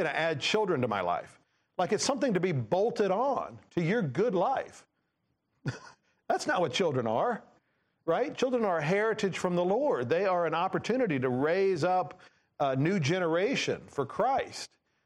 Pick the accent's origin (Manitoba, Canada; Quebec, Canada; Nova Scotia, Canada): Nova Scotia, Canada; We did some mission work growing up in Nova Scotia.